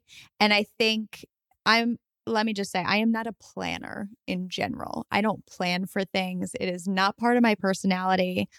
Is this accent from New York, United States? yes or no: yes; New York, United States; I'm from New York.